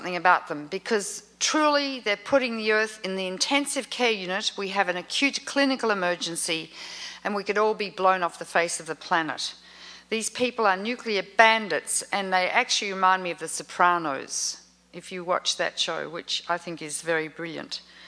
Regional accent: Australia; now in United States; and I'm an Australian, and they could easily stop me travelling.

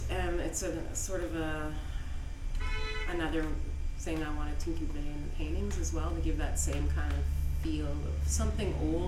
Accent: Wallaceburg, Ontario, Canada; It's called Wallaceburg. So I kind of grew up with huge Detroit influence.

